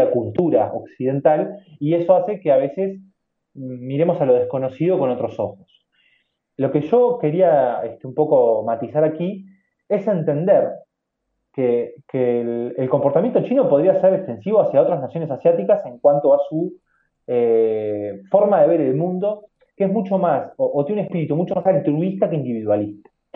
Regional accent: Uruguay; nos va a pasar, como uruguayos, como gobierno uruguayo

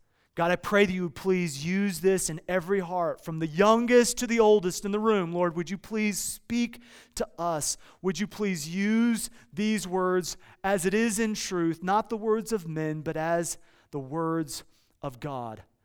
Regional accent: Iowa, United States; Now, I grew up in Iowa, and in Iowa, there's not a whole lot to do other than to grow things, okay?

